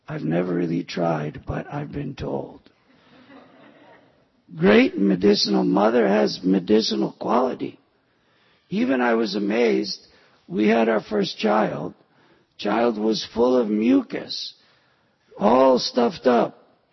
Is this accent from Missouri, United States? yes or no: no; Mobile, Alabama, United States; born there; I was born in Mobile, Alabama, on a naval air base.